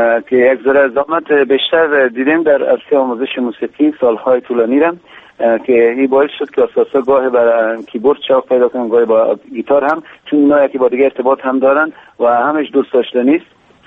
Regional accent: Kabul, Afghanistan; خوب به هر ترتیب ما در کابل بزرگ شدیم، مدت بیشتر از 26-27 سال است که اینجا زندگی میکنیم، در کابل هستیم

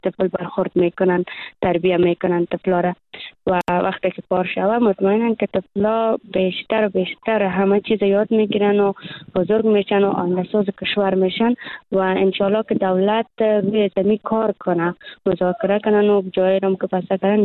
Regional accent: Afghanistan; چون ما دختران افغان هستیم به تحصیل علاقه داریم

